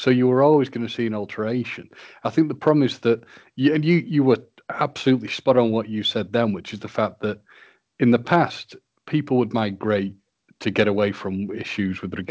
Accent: United Kingdom; Being very British, we are in fact going to be discussing the weather

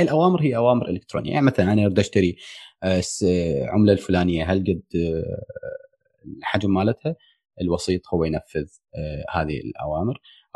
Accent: Belgium; من بلجيكا

